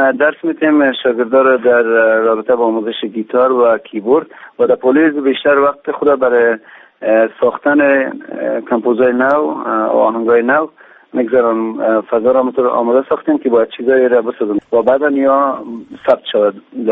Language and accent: Persian; Kabul, Afghanistan; خوب به هر ترتیب ما در کابل بزرگ شدیم، مدت بیشتر از 26-27 سال است که اینجا زندگی میکنیم، در کابل هستیم